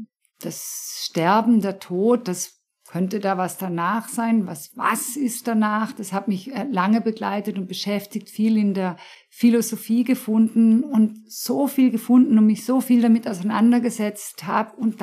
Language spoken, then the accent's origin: German; Germany; An der Schweizer Grenze, ja, ich bin Deutsche, aber ja, also viel Schweiz in mir und habe also immer diese zwei Seiten gelebt